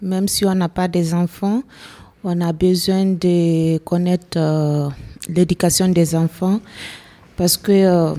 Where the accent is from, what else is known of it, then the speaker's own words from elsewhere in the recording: Guinea; J'ai 23 ans, je suis guinéenne.